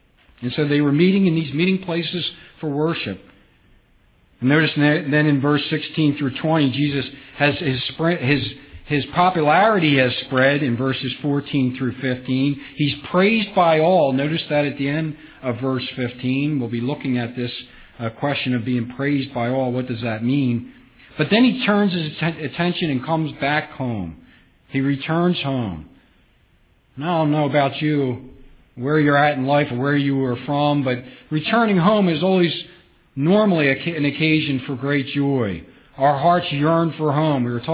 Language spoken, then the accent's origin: English; Philadelphia, Pennsylvania, United States; You know, I grew up in Philadelphia, and that's where I was brought up.